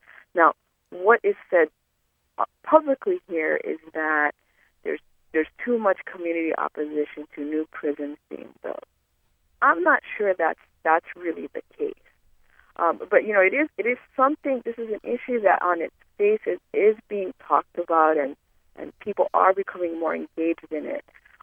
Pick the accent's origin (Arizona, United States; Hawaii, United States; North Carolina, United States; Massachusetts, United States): Hawaii, United States; I am Native Hawaiian